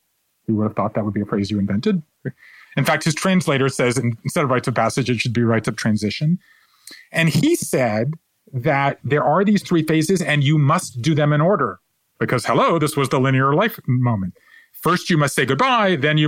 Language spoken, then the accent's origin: English; Savannah, Georgia, United States; I was talking to a woman named Rosemary Danielle in my hometown of Savannah, Georgia